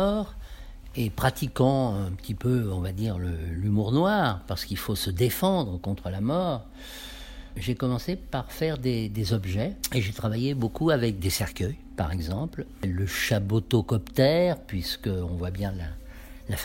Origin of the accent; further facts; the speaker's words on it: Paris, Île-de-France, France; parce que je suis parisien d'abord.